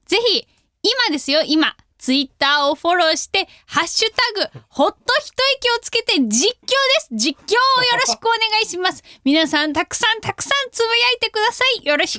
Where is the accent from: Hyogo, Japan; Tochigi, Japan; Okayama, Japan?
Hyogo, Japan; 私実は兵庫県出身なので、神戸でライブできるのがとっても嬉しいんですよ。